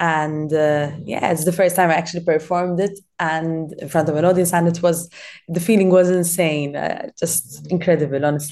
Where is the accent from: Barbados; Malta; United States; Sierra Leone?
Malta; Gozo; I'm also from Gozo, so I need to keep on traveling between Malta and Gozo.